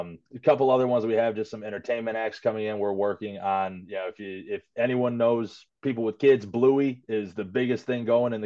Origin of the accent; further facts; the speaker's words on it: Grand Rapids, Michigan, United States; now in Traverse City, United States; I moved to Traverse City about 4.5 years ago. I'm from Grand Rapids, Michigan